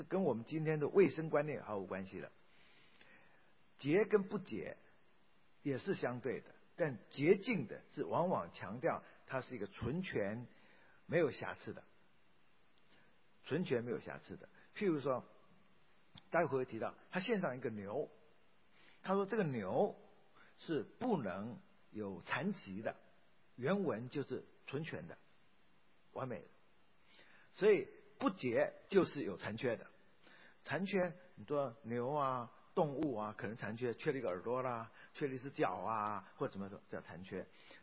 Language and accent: Chinese; China